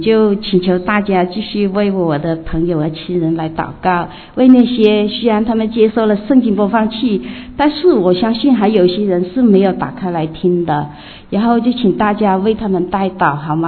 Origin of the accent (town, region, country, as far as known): China